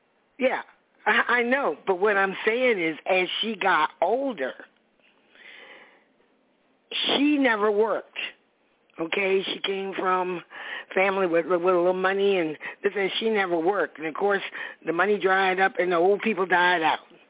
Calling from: Virginia, United States; from Virginia.

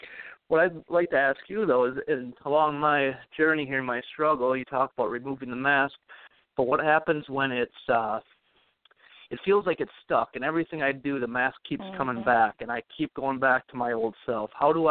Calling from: San Antonio, Texas, United States; I'm calling from San Antonio.

